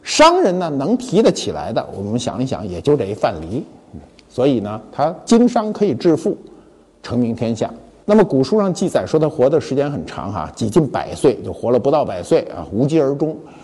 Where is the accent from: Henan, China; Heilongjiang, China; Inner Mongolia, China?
Henan, China; 是我们河南人啊，河南人